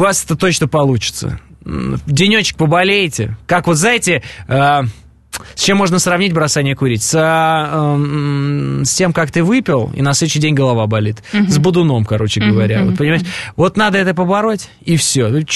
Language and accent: Russian; Dagestan, Russia; Потому что я сам из Дагестана